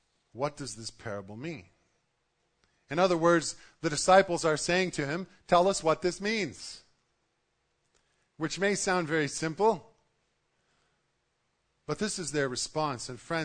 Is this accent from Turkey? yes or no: no; Canada; because we're Canadian and reserved and all the rest.